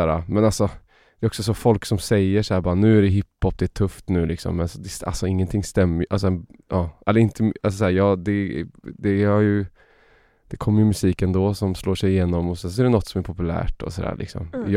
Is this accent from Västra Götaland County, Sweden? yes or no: yes; Uddevalla, Västra Götaland County, Sweden; i och med att jag växte upp i Bohuslän och sånt. Så att jag kände mig liksom välkommen och hemma här.